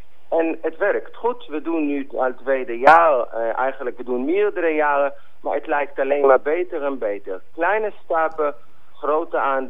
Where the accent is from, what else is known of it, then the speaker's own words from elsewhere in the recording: Israel; moved away; oorspronkelijk kom ik uit Israël.